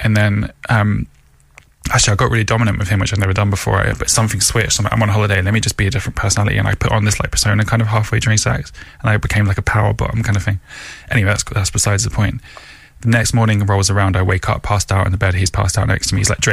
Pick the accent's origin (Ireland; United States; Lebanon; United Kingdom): Ireland; I should say Irish because I am Irish.